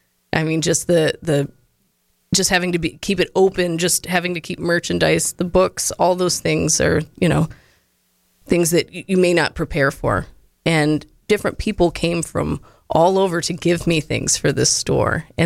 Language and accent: English; Florida, United States; also born or lived in Monroe / Tennessee; I'm actually from Monroe. I was born in Monroe, and I was raised the majority in Florida. I also lived in Tennessee for a spell